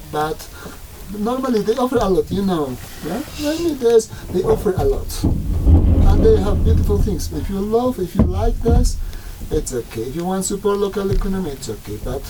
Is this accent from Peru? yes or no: yes; Puno, Peru; English is a second language; I'm from Puno, from your hotel, approximately, by the north